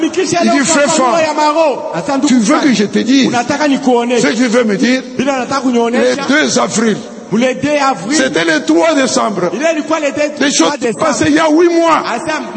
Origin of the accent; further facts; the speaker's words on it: Mbuji-Mayi, Kasaï-Oriental, DR Congo; Chez moi, en Bujimaï, pour qu'on n'oublie pas, je dis à tout le monde de faire ça.